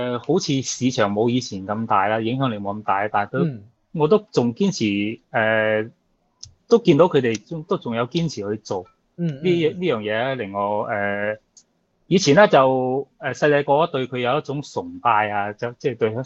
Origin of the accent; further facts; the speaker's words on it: Xinhui, Guangdong, China; Cantonese is a second language; 因为我乡下。讲咧唔系讲广东话嘅，我哋讲咧系我哋系讲新会话嘅